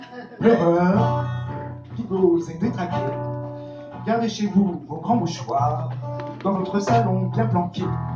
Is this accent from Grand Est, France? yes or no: no; Châteaudun, Centre-Val de Loire, France; je suis originaire de Châteaudun, que vous connaissez tous, petite commune